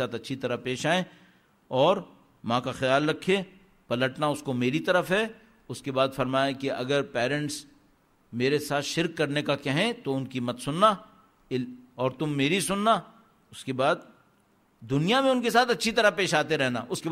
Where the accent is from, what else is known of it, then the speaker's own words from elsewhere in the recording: Sindh, Pakistan; خود Indus valley civilisation جس میں ہمارا علاقہ آتا ہے سندھ کا